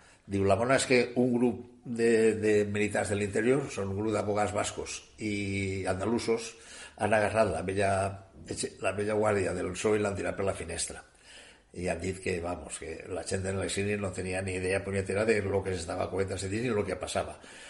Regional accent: Tavernes Blanques, Valencian Community, Spain; El primer nucli de fora de València és el de Tavernes Blanques, perquè jo soc de Tavernes

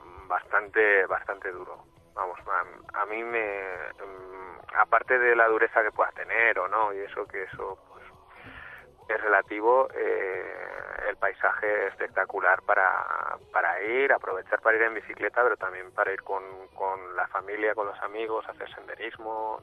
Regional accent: Valencia, Valencian Community, Spain; la gente que somos de Valencia

